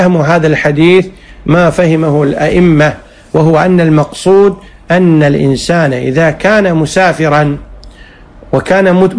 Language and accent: Arabic; Kuwait; وكذلك وزارة الأوقاف عندنا في الكويت، الهيئة الشرعية، اللجنة الشرعية أفتت بذلك